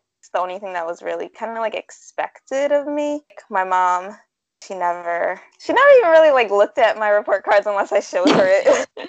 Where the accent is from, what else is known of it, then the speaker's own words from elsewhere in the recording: Philadelphia, Pennsylvania, United States; So I was born and raised in North Philly. Under a single mother, I have a ton of siblings.